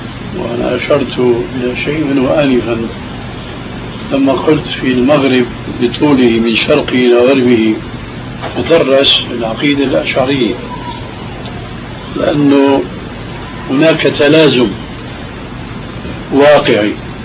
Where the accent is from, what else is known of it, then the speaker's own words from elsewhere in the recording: Syria; كما يقولون عندنا في سوريا: يا أرض اشتدي ما حدا عليك أدي.